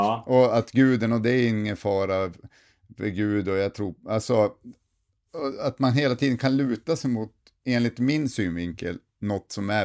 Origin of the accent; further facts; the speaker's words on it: Sundsvall, Västernorrland County, Sweden; now in Luleå, Sweden; alltså jag är ju från Sundsvall.